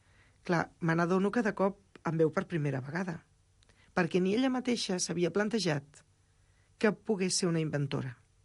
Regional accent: Sant Boi de Llobregat, Catalonia, Spain; soc de Sant Boi, era una escola de Sant Boi

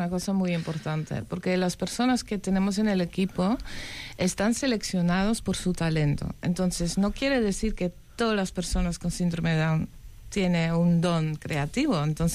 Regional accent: Netherlands; moved away; Entonces vivo aquí, bueno, soy holandesa, vivo aquí 23 años

